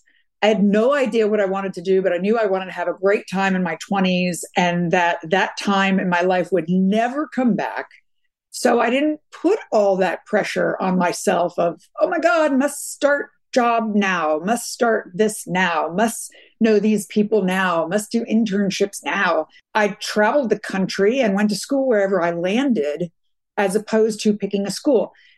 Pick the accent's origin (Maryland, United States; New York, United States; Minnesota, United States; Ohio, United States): New York, United States; New York City; born there; I was born in New York City in Queens.